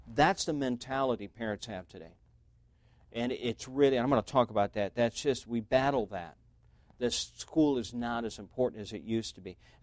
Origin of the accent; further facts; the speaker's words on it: Detroit, Michigan, United States; I never even heard of a Christian school except that I'm from Detroit